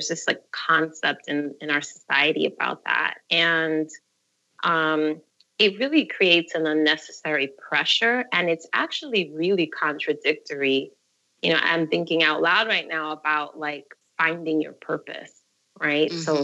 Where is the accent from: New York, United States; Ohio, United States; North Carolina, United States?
New York, United States; New York City; as a New Yorker, you know, where much of the birthplace of art and fashion, you know, really is happening here